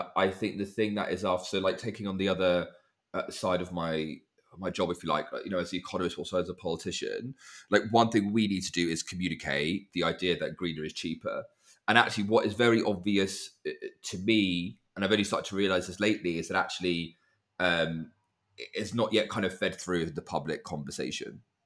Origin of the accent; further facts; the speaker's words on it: United Kingdom; Well, look, I'm a British Indian, right?